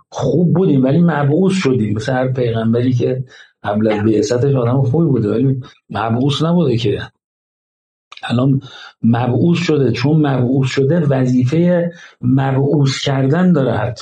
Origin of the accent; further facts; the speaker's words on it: Iran; میفهمن ما ایرانی هستیم